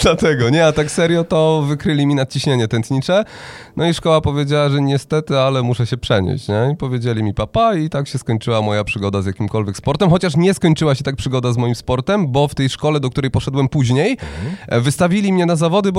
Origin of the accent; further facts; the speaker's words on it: Zielona Góra, Lubusz Voivodeship, Poland; jestem z Zielonej Góry. Urodziłem się na Podgórnej, każdy prawilny zielonogórzanin. No, ale miałem swoje przygody w życiu, gdzie wyjeżdżałem z tego miasta. Byłem w Żaganiu, później trochę w Gdańsku na chwilę się zatrzymałem